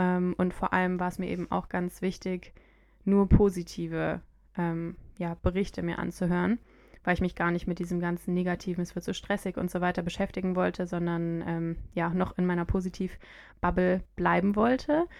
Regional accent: Freiburg, Baden-Württemberg, Germany; Ich komme auch aus Freiburg und bin 27 Jahre alt. Mama von 2-jährigen Zwillingen

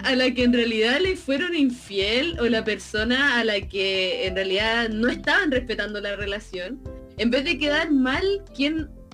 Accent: Mexico; soy mexicano y no entiendo modismos chilenos.

